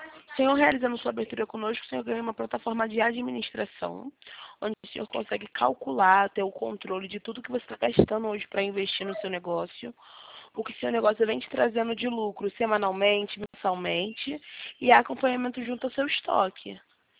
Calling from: Rio de Janeiro, Brazil; Do Rio de Janeiro.

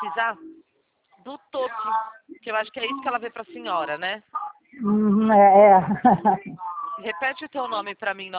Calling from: Limeira, São Paulo, Brazil; Meu DDD é 19, tá? Eu tô falando com você da cidade de Limeira.

